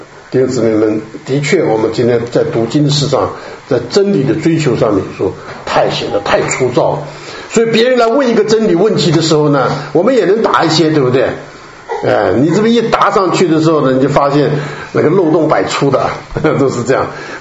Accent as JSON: {"language": "Chinese", "country": "China", "said": "我们中国人呢，现在还有这个保留这个绣花的这个 艺术在里面"}